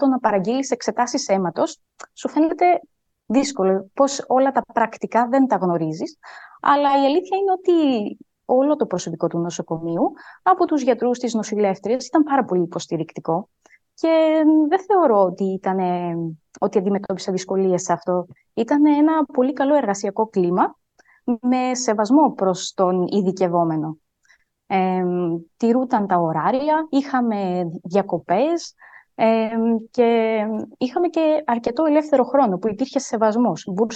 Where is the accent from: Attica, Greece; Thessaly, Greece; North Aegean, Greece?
North Aegean, Greece; Samos; moved away as an adult; now in Denmark; έκλεισα μια δεκαετία στην ξενιτιά, δηλαδή στη Δανία. Ουσιαστικά, κατάγομαι από τη Σάμο, όπου μεγάλωσα. Σπούδασα στην Ελλάδα, είχα το προτέρημα να είναι Δανέζα η μητέρα μου.